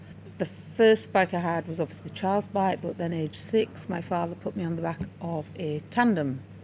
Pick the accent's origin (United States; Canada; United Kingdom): United Kingdom; Halifax, Yorkshire and the Humber; I'm from Halifax in West Yorkshire.